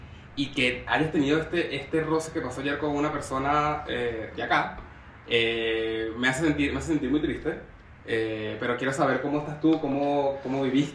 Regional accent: Valencia, Carabobo, Venezuela; now in Chile; nosotros que venimos de Valencia, que igual no es Caracas

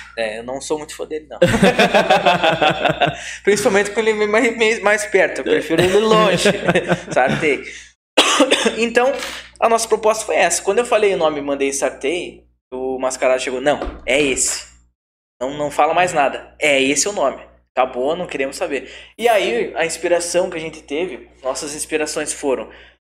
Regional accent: Brazil; Até porque eu sou brasileiro, né? Brasileiro não gosta de polenta.

